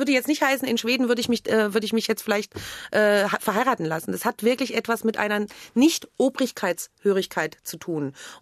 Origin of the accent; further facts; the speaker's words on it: East Germany, Germany; Ich komme aus der DDR und bin in einem Staat gewesen, mit dem ich nicht viel anfangen kann.